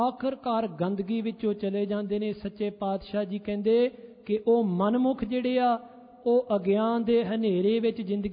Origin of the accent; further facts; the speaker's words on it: England, United Kingdom; born there; Punjabi is a second language; ਮੈਂ ਪਿਛਲੀ ਵਾਰ ਵੀ ਬੇਨਤੀ ਕੀਤੀ ਸੀ, ਮੇਰਾ ਜਨਮ ਇੰਗਲੈਂਡ ਦਾ ਆ, ਇਸ ਕਰਕੇ ਕਥਾ ਕਰਦੇ ਹਾਂ ਪੰਜਾਬੀ ਦੇ ਵਿੱਚ। ਮੇਰੇ ਕੋਲੋਂ ਕਈ ਵਾਰੀ ਉਕਾਈਆਂ ਰਹਿ ਜਾਂਦੀਆਂ ਨੇ।